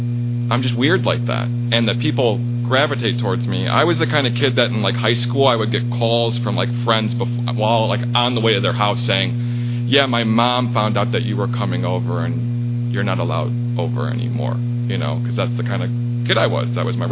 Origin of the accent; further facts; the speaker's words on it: Chicago, Illinois, United States; I grew up in Chicago in an alcoholic, drug-infested home.